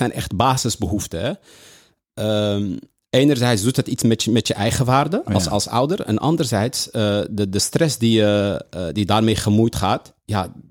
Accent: Amsterdam, North Holland, Netherlands; Nou, ik kom zelf uit Amsterdam en destijds Amsterdam-West.

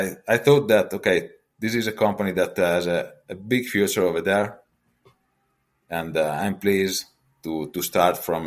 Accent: Pesaro, Marche, Italy; born there; English is a second language; However, I was born in Pesaro

